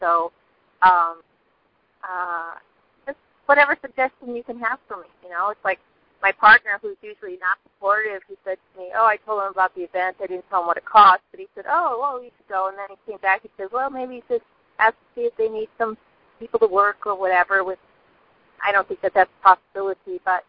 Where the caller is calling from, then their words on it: Boca Raton, Florida, United States; From Boca Raton, Florida.